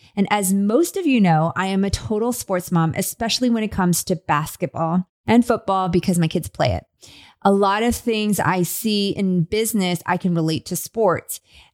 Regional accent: California, United States; And being born and raised in the Bay Area, our family was definitely excited.

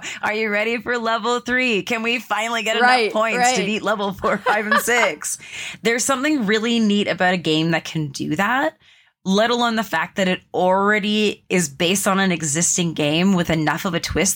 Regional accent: Canada; I'm Canadian, you know, so we get force fed French from the start.

